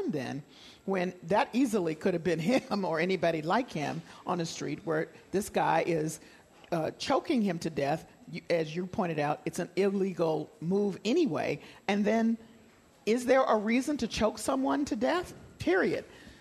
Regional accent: Memphis, Tennessee, United States; Is it often followed by, now, where are you from? And I say Memphis, Tennessee.

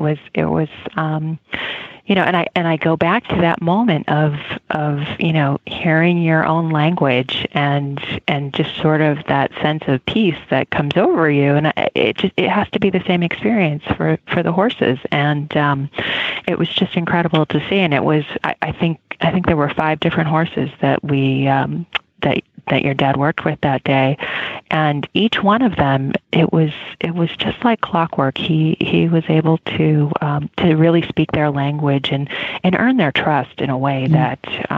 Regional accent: United States; first language English; when I came back to the U.S., and could hear my native tongue and hear people speaking English, it was kind of this moment of realization that, oh, okay, you know, I know what people are talking about. I'm comfortable in this language.

